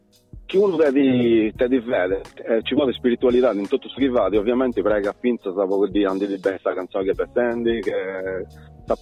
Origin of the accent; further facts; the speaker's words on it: Sardinia, Italy; comunque essendo sardo, essendo mediterraneo, tenendo su me questa cosa di gesticolare